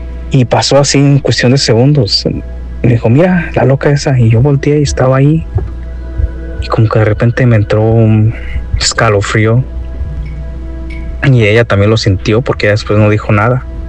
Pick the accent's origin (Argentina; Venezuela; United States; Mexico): United States; Livermore, California; de Livermore, California.